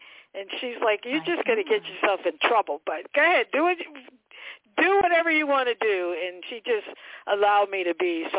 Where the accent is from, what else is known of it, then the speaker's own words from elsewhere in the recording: New York, United States; Yes. Born and raised in New York. My parents, my mom is Jamaican and my father's Cuban. All of my brothers and sisters were born in Jamaica, and I was the only child that was born here in the U.S. So, yeah, I'm from New York.